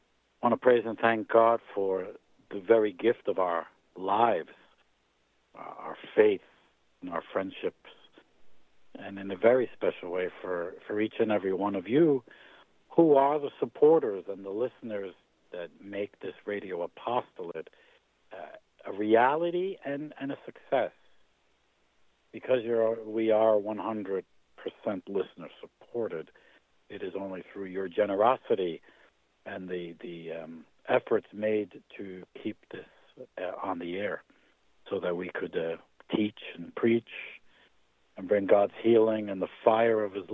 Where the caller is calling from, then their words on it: New Jersey, United States; Kathleen is not here in the studio, and I am calling in from New Jersey.